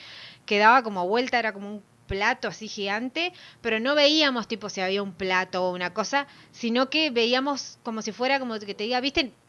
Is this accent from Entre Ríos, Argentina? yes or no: yes; Entre Ríos, Argentina; soy de Entre Ríos, y cada vez que voy, ahora la ciudad donde yo vivía es más ciudad, bueno. O sea, está muchísimo más poblada y más tipo... todo iluminado y todo asfaltado